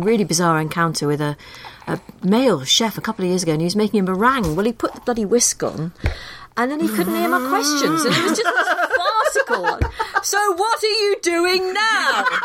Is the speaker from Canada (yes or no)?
no; Liverpool, North West England, United Kingdom; I grew up in Liverpool, and the idea that somebody from my background could end up working for